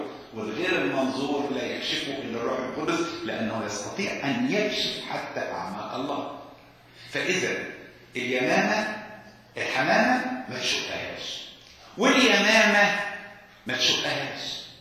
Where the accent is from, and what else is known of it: Upper Egypt, Egypt